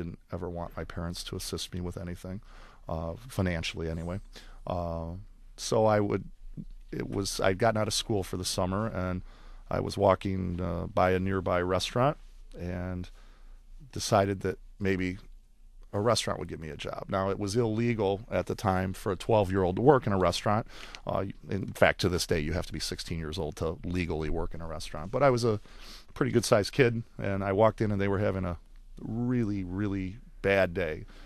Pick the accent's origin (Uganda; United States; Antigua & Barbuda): United States; Royal Oak, Michigan; also born or lived in Detroit; I was born in Detroit, grew up on Prevost Street. We lived in Detroit until I was 7 years old. And then my parents bought a house in Royal Oak where I lived until I married.